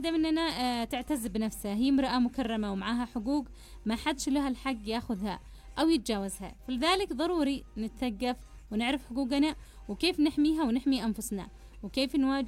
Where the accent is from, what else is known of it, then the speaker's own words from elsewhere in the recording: Yemen; العنف لازال مستمر في بلادنا اليمن